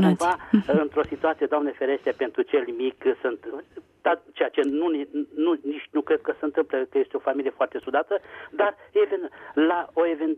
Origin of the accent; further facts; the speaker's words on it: Bucharest, Romania; și sunt din București.